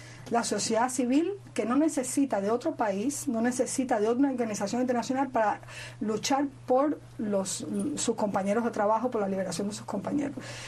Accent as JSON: {"language": "Spanish", "country": "Cuba", "said": "yo soy una cubana que no me gusta la injusticia de ningún tipo"}